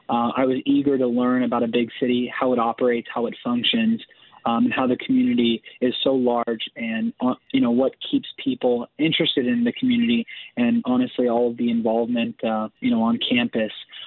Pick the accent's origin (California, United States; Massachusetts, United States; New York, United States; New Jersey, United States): California, United States; Fresno; So I grew up in the Central Valley, Fresno, California, a fairly small town in comparison to some of the larger ones in the state of California.